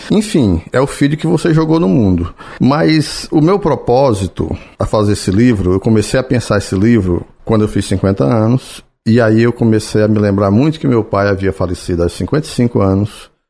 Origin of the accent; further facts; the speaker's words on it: Acaraú, Ceará, Brazil; eu sou natural do Acaraú, que é uma cidade...